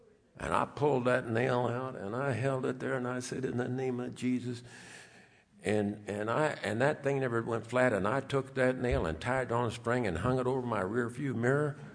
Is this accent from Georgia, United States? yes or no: no; Kansas City, Missouri, United States; I'm from Kansas City. And I couldn't get enough of church.